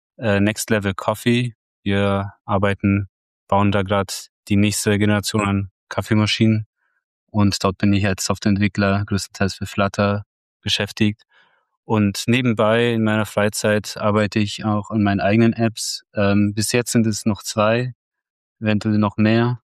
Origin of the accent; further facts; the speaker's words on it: Rosenheim, Bavaria, Germany; Ich komme aus Rosenheim, ist eine Stadt nähe München an der österreichischen Grenze.